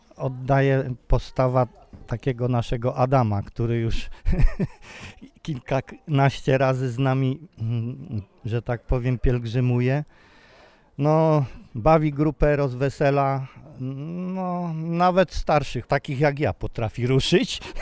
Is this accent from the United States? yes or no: no; Kalisz, Greater Poland Voivodeship, Poland; jestem z Kalisza.